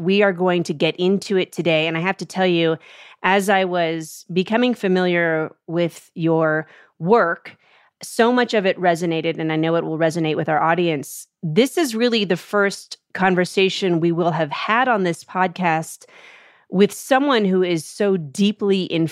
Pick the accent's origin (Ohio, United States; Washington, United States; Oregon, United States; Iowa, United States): Washington, United States; Seattle; Shout out to my hometown, Seattle.